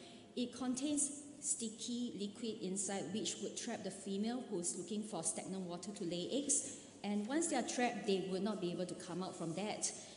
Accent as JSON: {"language": "English", "country": "Singapore", "said": "the global health policies that we have in Southeast Asia, where I come from. I'm from Singapore."}